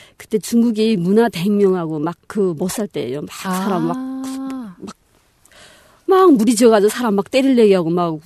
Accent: Chongjin, North Hamgyong, North Korea; moved away as an adult; 네, 저는 북한 함경북도 청진에서 왔고요.

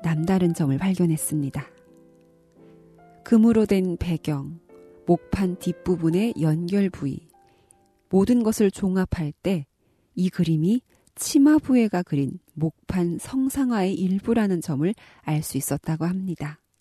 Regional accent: North Korea; 지금까지

